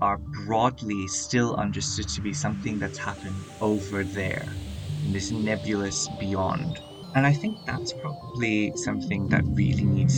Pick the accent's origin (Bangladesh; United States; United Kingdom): Bangladesh; I'm from Bangladesh, and growing up, it was and remains illegal to be in a same-gender relationship in Bangladesh.